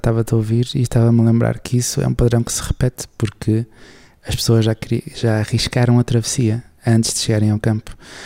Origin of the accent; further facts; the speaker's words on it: Portugal; nós somos do Porto e os outros são do Benfica, mas depois para a semana isto já muda tudo e somos todos portugueses